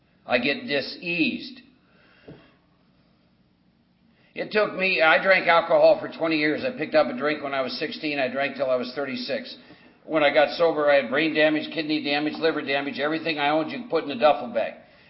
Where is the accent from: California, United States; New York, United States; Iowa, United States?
Iowa, United States; Humboldt; I was born and raised in Humboldt, Iowa. It's right out of a movie.